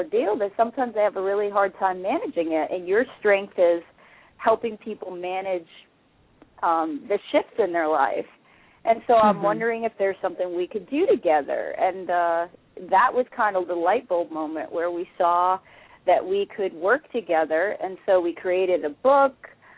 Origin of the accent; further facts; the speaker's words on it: New York, United States; now in Atlanta, United States; And I'm from New York, so I don't miss the snow at all